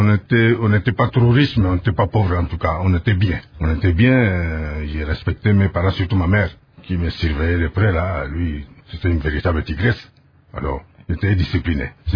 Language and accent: French; Kinshasa, DR Congo; also born or lived in Boende; Je suis né à Boende, mais j'ai grandi ici à Kinshasa.